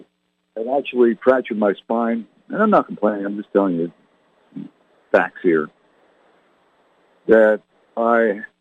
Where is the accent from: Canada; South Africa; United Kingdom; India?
Canada; You know, I was born and raised in Canada.